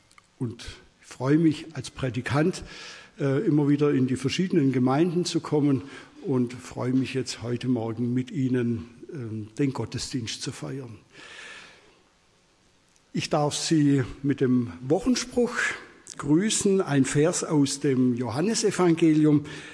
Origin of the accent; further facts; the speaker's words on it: Pfalzgrafenweiler, Baden-Württemberg, Germany; Ich komme aus Pfalz-Grafenweiler, sind seit vielen Jahren jetzt schon hier im Schwarzwald.